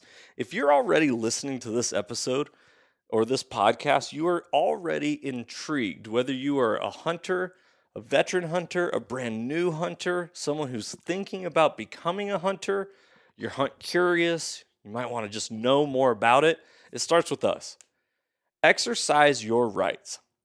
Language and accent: English; United States; Now, I am an American, so we go through the democratic process, we vote, we have initiatives, we have all this process.